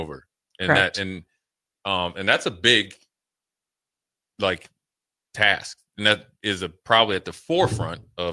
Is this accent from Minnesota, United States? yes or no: yes; Minnesota, United States; obviously I'm from Minnesota